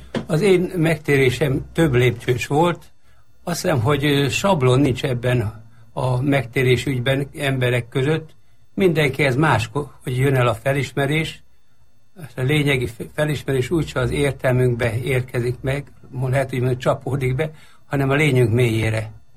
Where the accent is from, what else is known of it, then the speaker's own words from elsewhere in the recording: Nyíregyháza, Szabolcs-Szatmár-Bereg, Hungary; 38-ban születtem, 40-ben Nyíregyházára kerültünk, ott jártam gimnáziumba